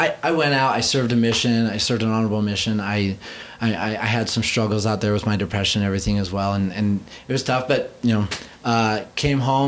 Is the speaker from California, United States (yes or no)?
no; Idaho, United States; So I grew up in Idaho and, normal kid, had four older brothers, beat the crap out of me every day, kept me humble.